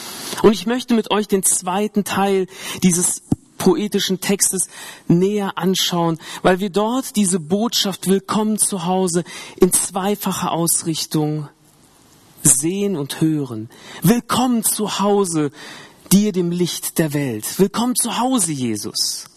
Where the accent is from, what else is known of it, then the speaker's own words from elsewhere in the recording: Tajikistan; eigentlich in meiner alten Heimat in Tadschikistan